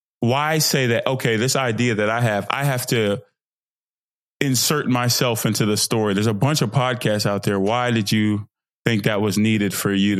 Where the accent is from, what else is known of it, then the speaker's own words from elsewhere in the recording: Fort Worth, Texas, United States; also born or lived in Nigeria; Dallas, Texas, native. Well, Fort Worth native, by way of Nigeria, because I'm Nigerian.